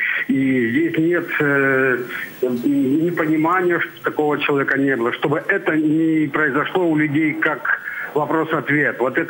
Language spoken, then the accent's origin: Russian; Sverdlovsk Oblast, Russia; now in Moscow, Russia; ну я родом сам с Урала, даже с Свердловской области, просто давно живу в Москве уже.